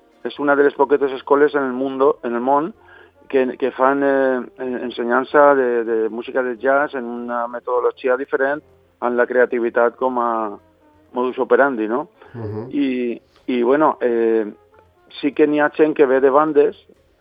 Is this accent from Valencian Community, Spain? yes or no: yes; Sedaví, Valencian Community, Spain; tenim una escola en Cedar Jazz, al costat de València, es diu Cedar Jazz perquè som de Sedaví